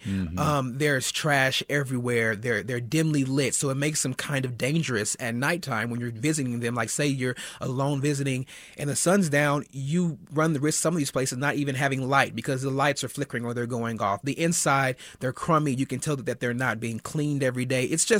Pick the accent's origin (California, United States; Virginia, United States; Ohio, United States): Ohio, United States; Cleveland; the gas station near where I grew up on 45th in Cleveland.